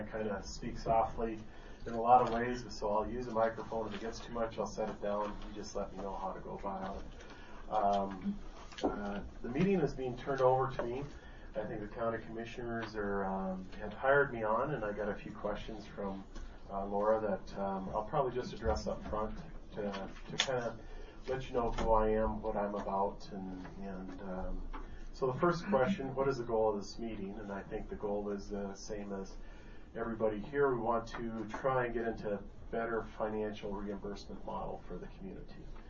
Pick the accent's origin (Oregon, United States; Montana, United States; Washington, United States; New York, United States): Montana, United States; Glendive; I grew up in Glendive, Montana. Spent my life pretty much there up until about 26.